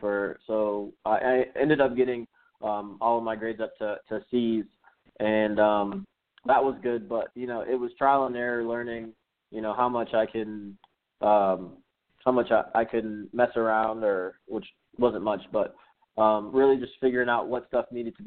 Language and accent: English; Tampa, Florida, United States; Yes, we grew up in Tampa, Florida.